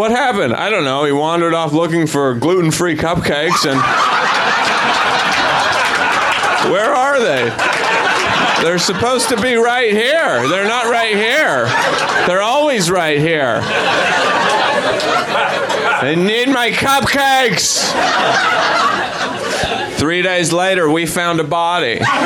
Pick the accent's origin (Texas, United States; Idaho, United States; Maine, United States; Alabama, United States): Idaho, United States; I'm from Idaho, which New Yorkers are the worst.